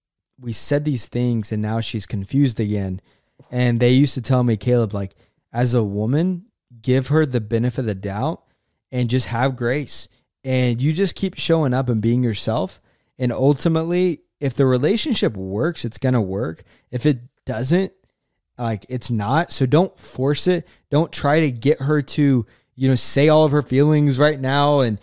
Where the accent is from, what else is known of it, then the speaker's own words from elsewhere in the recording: Oklahoma, United States; I'm from Oklahoma. She's from Texas.